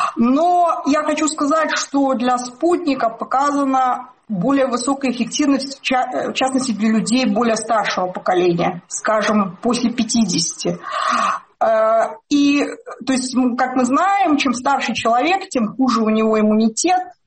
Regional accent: United Kingdom; я как человек из Британии

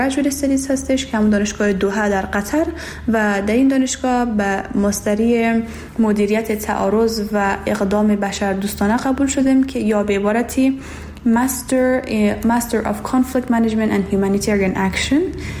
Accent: Herat, Afghanistan; also born or lived in Daykundi; عمرم 21 سال هست و اصالتا از ولایت دایکندی میباشم، لیکن در ولایت هرات بزرگ شدم و مکتب را در هرات تمام کردم.

